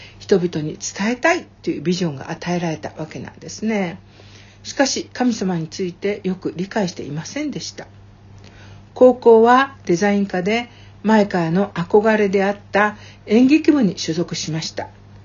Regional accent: Aichi, Japan; 私は愛知県出身で

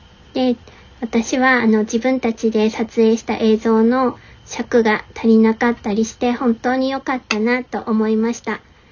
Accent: Fukushima, Japan; この曲は、私たちの生まれ育った福島県福島市のことを、歌詞に織り交ぜてあるゴスペルです。

